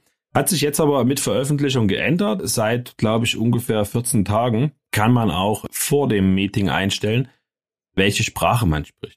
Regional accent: Saxony, Germany; accent: Saxon; wenn ich mit meinem sächsischen Akzent, ich glaube, man hört den manchmal ein bisschen hier raus.

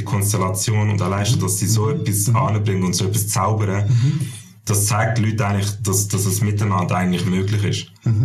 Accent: Basel, Basel-Stadt, Switzerland; Eigentlich zum Glück einfach, weil der Einzige, der bei uns Schweizerdeutsch geredet hat, in Kleinwinigen, ist der Lehrer gewesen.

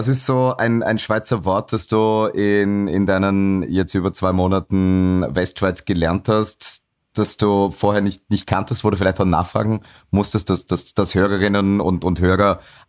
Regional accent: western Austria, Austria; dann kommt Fabio Hofer als Vorarlberger, der sich wahrscheinlich auch kein Blatt vom Mund nehmen wird und bin auch Westösterreicher

